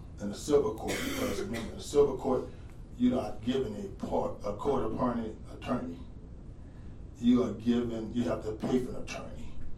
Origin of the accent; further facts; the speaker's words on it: Houston, Texas, United States; from Houston, Harris County, Texas.